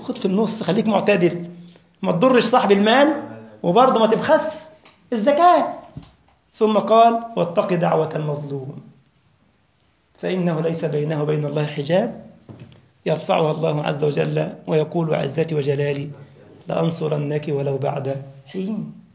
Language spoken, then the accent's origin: Arabic; Egypt; سئل من الفقهاء عندنا في مصر فضيلة الشيخ